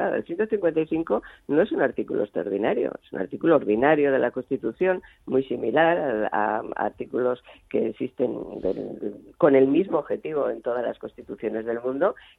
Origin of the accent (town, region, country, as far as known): Spain